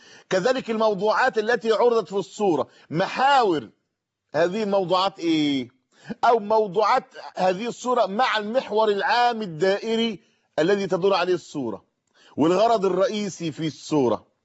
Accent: Egypt; إحنا عندنا في مصر

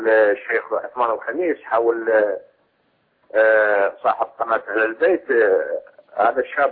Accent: Iraq; مثل ما يقول عندنا بالعراق

